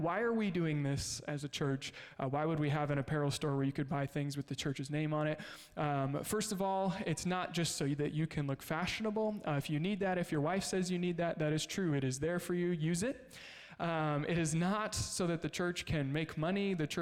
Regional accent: Kansas, United States; For those of you that maybe knew, I'm from Kansas.

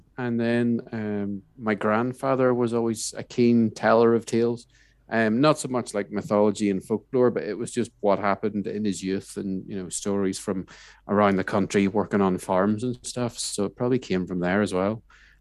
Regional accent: Northern Ireland, United Kingdom; I am from the Glens of Antrim in the north of Ireland.

